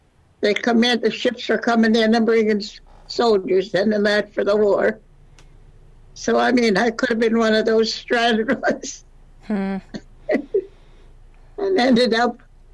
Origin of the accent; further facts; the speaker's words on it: Sydney, Nova Scotia, Canada; born there; I was born in Sydney, Nova Scotia.